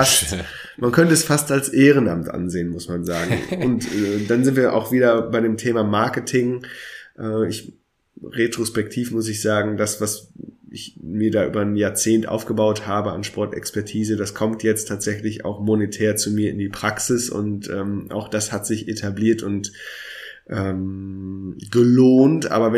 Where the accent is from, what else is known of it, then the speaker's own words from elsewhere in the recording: Münster, North Rhine-Westphalia, Germany; Ich bin Münsteraner, die fahren immer Fahrrad.